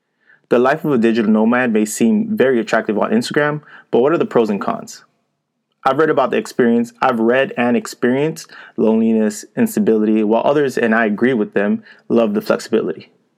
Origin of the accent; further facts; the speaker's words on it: Miami, Florida, United States; also born or lived in Dubai; I'm from Miami, Florida, but for the past 5 years, I've been living in Dubai while working in Germany, Philippines, and India.